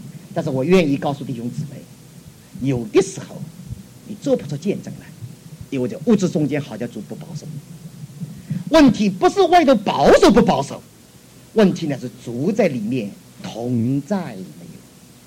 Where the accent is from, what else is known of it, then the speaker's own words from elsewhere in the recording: Taiwan; 你我从台湾来就知道，我不知道香港的观点怎么样